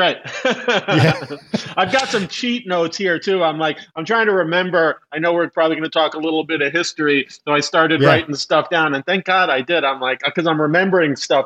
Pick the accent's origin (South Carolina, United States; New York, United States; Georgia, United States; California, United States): New York, United States; But so I'm from the East Coast, New York.